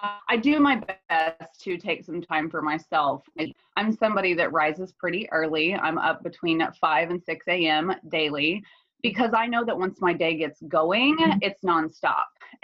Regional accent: Oklahoma, United States; And so I own a salon, a very successful salon in my home state of Oklahoma.

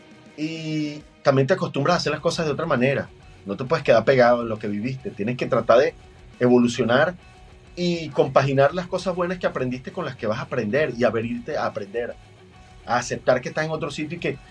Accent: Venezuela; Es mi país y ya, pues, y si yo lo critico al país, esté como esté, que no es culpa de nosotros los venezolanos en cierta parte

